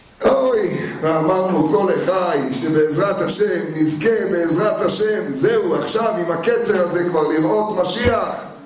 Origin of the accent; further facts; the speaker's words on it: Jerusalem, Jerusalem District, Israel; אני גדלתי בשערי חסד כשאסור היה ללכת למירון